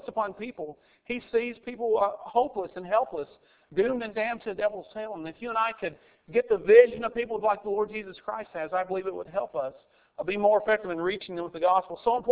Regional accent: Tuscumbia, Alabama, United States; also born or lived in North Dakota; I was born in North Dakota but raised in Alabama. Tuscumbia, Alabama. That's the birthplace of Helen Keller.

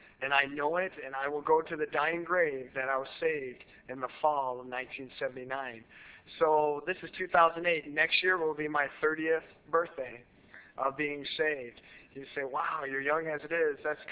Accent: Concord, New Hampshire, United States; born there; I was born in Concord, New Hampshire at a very young age

